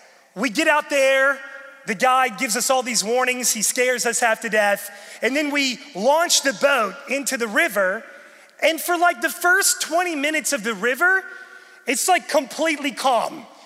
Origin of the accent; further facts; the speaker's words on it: West Virginia, United States; I'm from West Virginia, wild and wonderful West Virginia.